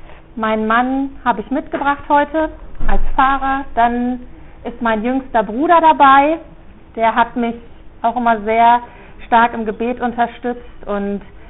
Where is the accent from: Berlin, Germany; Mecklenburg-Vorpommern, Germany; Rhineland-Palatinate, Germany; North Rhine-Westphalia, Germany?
North Rhine-Westphalia, Germany; einmal war ich in Hessen, einmal bei uns in Nordrhein-Westfalen.